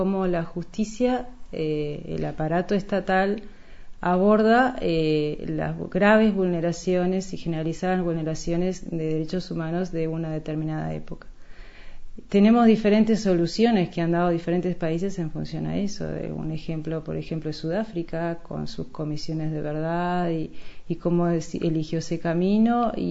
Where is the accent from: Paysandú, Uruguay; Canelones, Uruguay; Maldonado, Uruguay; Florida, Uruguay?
Paysandú, Uruguay; also born or lived in Colonia del Sacramento / Montevideo; Nací en Colonia de Sacramento, en ciudad de Colonia. Viví en Montevideo muy poquito tiempo y después fuimos a vivir a Paysandú, donde cursé mis estudios primarios y secundarios en Paysandú.